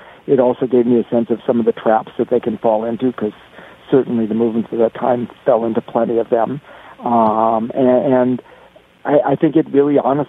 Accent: California, United States; And I was growing up in California, and so I said, we got to stop them, stop the communists.

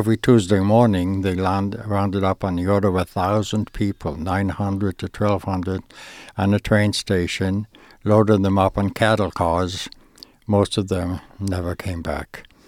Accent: The Hague, South Holland, Netherlands; I was born in The Hague, and I lived in The Hague.

